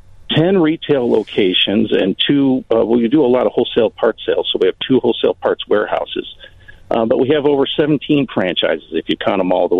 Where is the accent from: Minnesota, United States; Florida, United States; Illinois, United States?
Illinois, United States; Chicago; I want to tell you that, you know, we're locally grown guys. So I'm from Chicago.